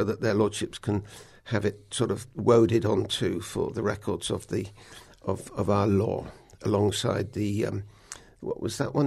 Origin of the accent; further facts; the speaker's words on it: South West England, United Kingdom; I come from Somerset